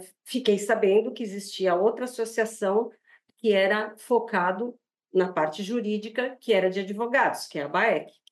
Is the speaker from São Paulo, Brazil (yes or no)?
yes; São Paulo, Brazil; Eu sou paulistana.